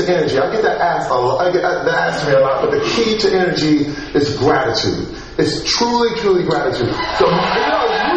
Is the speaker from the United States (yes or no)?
yes; Flint, Michigan, United States; I'm from Flint, Michigan.